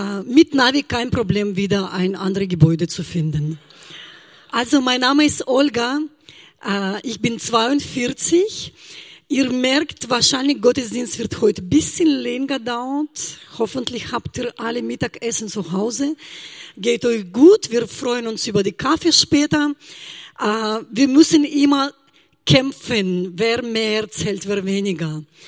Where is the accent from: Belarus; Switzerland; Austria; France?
Belarus; first language Russian; German is a second language; ich komme aus Weißrussland, meine Muttersprache ist Russisch.